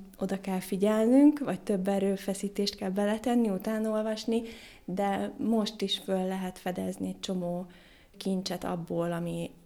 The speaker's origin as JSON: {"language": "Hungarian", "town": "Hurbanovo", "region": "Nitra Region", "country": "Slovakia", "tie": "born or raised there", "said": "Meg csillagvizsgálóban nőttem föl félig, mert hogy édesapám ott dolgozik, annál izgalmasabbat nem tudok elképzelni, hogy a tápcsövek között. Én nekem Gyalla az egy ilyen szívemcsücske hely."}